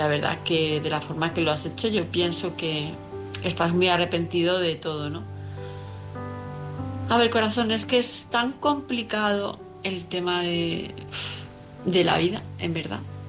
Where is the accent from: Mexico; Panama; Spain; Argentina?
Spain; Palma, Balearic Islands; de Palma de Mallorca.